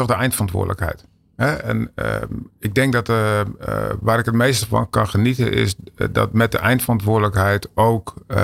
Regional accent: Netherlands; De directheid die wij hebben als Nederlanders kan soms heel goed werken. Kan soms heel erg tot openheid brengen van andere mensen.

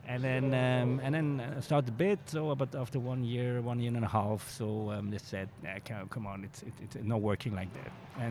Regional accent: Zurich, Switzerland; I'm Swiss. I'm coming from Zurich.

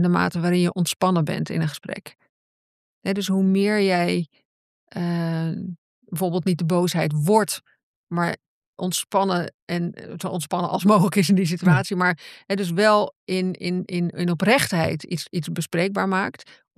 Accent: Netherlands; ik ben een Nederlander en dit is hoe ik het gewend ben.

